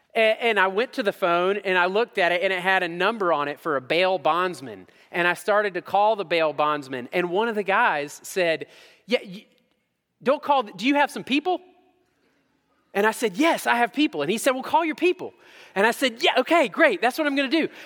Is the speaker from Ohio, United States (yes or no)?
no; Georgia, United States; I'm from Georgia. So when I took my driver's test, I didn't learn this.